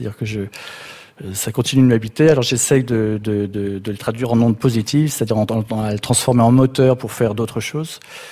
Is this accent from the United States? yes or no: no; Provence-Alpes-Côte d'Azur, France; Oui, moi j'ai grandi sur la Côte d'Azur dans un cadre qui était un peu particulier